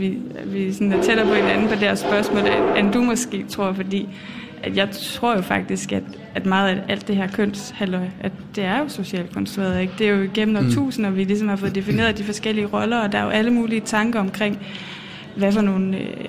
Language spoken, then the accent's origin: Danish; Jutland, Denmark; Vi er begge to jyder. Vi er begge to venstreorienterede. Vi er begge to vegetar.